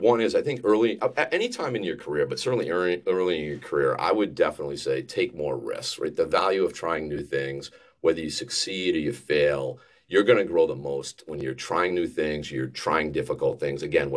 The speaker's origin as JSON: {"language": "English", "region": "New Hampshire", "country": "United States", "tie": "born or raised there", "moved": "as an adult", "lives_now": "New York City, United States", "said": "I did a little bit of that. I grew up in New Hampshire. I moved to New York City to take a sales job."}